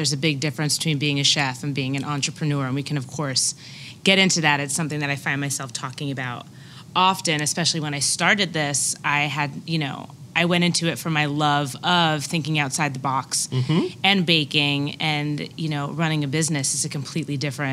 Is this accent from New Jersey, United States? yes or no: yes; Franklin Lakes, New Jersey, United States; A little town called Franklin Lakes.